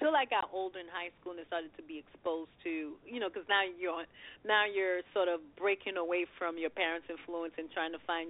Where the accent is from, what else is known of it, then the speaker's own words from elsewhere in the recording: Brooklyn, New York, United States; So life growing up in Brooklyn felt like I actually was growing up in the islands because I was just exposed by that.